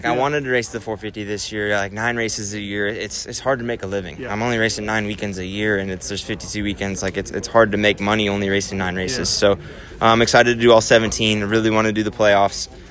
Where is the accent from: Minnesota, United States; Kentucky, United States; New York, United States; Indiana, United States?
Minnesota, United States; I grew up in Minnesota